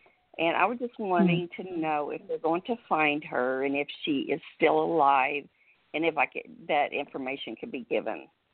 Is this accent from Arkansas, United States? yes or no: yes; Fort Smith, Arkansas, United States; I'm from Fort Smith, Arkansas